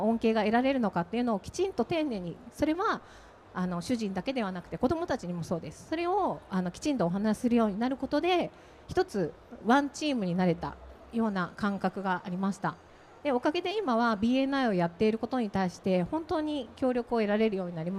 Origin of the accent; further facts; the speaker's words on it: Tokushima, Japan; also born or lived in Tokyo; 2年ほど前、東京から家族の都合で急遽地元の四国の徳島県に帰ってきました。